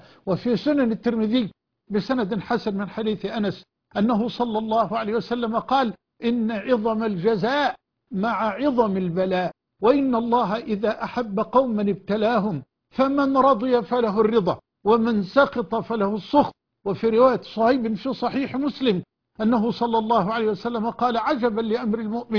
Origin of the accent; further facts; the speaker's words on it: Egypt; بلدنا مصر